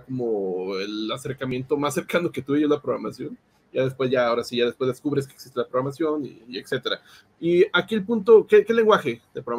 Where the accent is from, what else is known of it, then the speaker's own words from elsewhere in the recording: Mexico; o por lo menos en mi país, en México, no pasaban mucho